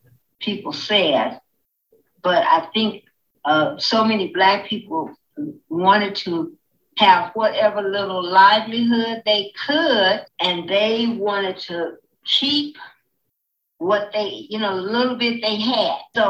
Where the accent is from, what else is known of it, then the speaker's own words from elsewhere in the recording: Oklahoma City, Oklahoma, United States; born there; I was born in Oklahoma City, Oklahoma. I grew up in public schools all through up till I graduated from the 12th grade.